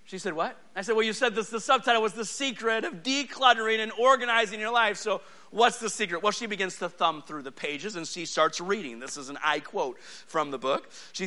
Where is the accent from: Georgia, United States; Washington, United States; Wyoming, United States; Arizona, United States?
Arizona, United States; Yuma; We come from Yuma, Arizona, where we don't get ice storms.